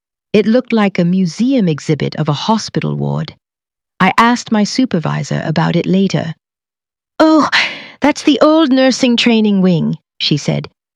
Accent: Cudworth, Yorkshire and the Humber, United Kingdom; I grew up in Cudworth watching my mum come home from night shifts at the care home

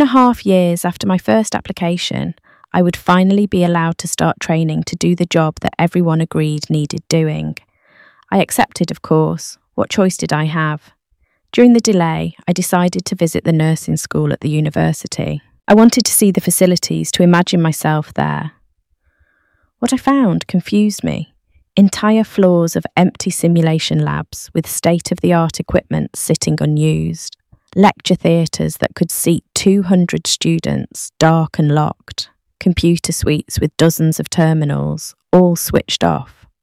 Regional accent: Didsbury, North West England, United Kingdom; I grew up in Didsbury, daughter of a librarian and a mechanic.

